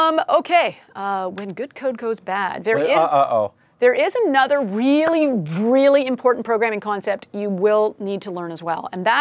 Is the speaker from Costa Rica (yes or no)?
no; Canada; I am from Canada. I am actually, je suis bilingue. Je peux parler en français si c'est nécessaire. So I can speak French.